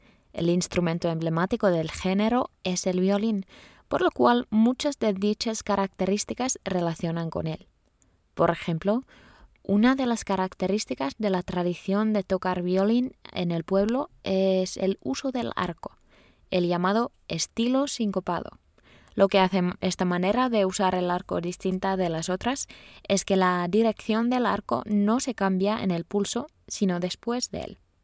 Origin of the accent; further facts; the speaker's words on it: Veteli, Central Ostrobothnia, Finland; pues yo misma soy de Veteli, el pueblo vecino de Kaustinen